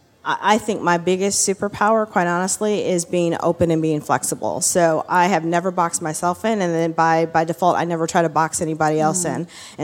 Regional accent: Michigan, United States; Yeah, so growing up in Michigan, everybody sort of worked at one of the big three at the time

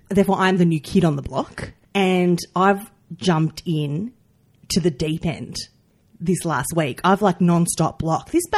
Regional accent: Melbourne, Victoria, Australia; And we are both from Melbourne.

